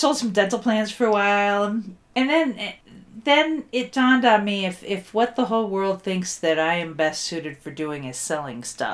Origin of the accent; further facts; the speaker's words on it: Detroit, Michigan, United States; moved away as an adult; I'm from Detroit, where the weak are killed and eaten. Came to Colorado in the late 90s, followed a dude, of course.